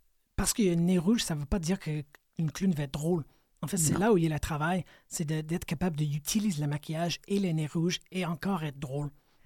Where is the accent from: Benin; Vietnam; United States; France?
United States; now in Canada; Moi, je viens des États-Unis, je suis désolée.